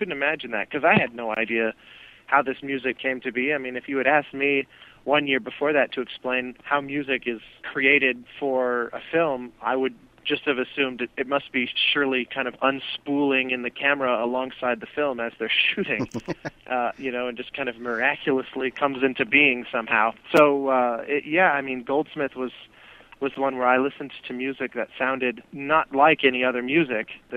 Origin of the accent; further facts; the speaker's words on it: Denver, Colorado, United States; I grew up in Denver and started piano lessons when I was about 10.